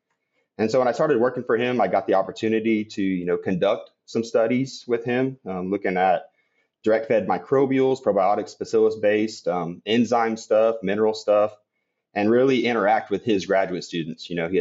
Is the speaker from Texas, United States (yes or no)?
yes; San Antonio, Texas, United States; I'm from South Texas originally, San Antonio area. There's not a lot of broiler production, I guess, in that part of the state.